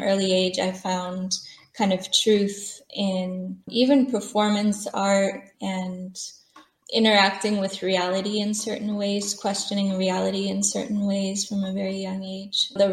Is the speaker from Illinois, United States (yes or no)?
yes; Chicago, Illinois, United States; born there; Yeah, I was born in Chicago, 84, come from a middle class white family, divorced parents, actually hard upbringing.